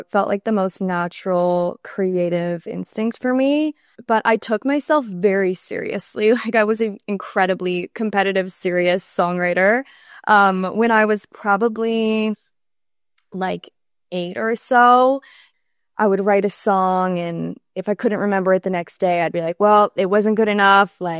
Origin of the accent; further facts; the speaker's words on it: Rhode Island, United States; moved away as an adult; now in Los Angeles, United States; I moved at like 18, a week out of high school, straight to LA, knew nobody. I'm from Rhode Island. So I moved cross country